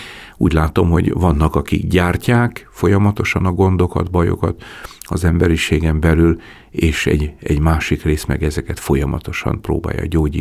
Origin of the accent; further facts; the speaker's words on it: Hungary; hogyha felmerül az, hogy magyarok vagyunk, akkor azonnal egy negatív gondolat jelenik meg